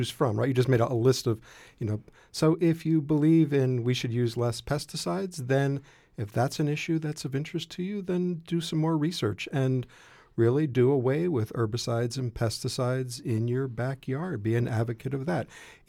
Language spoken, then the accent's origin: English; Reading, Pennsylvania, United States; I grew up in Reading, so a little postage stamp backyard.